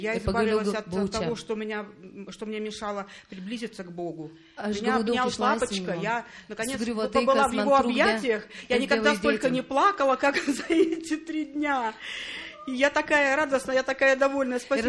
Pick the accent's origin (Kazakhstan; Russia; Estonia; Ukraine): Estonia; я из Эстонии.